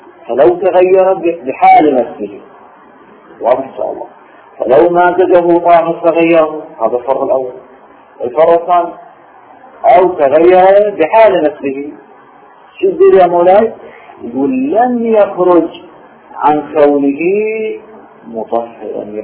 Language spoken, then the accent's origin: Arabic; Iraq